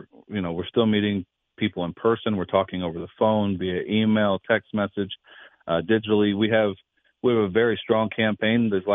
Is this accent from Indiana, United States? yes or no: yes; Indiana, United States; So I grew up in Southern Indiana, and I grew up in farm country, and it was a great childhood.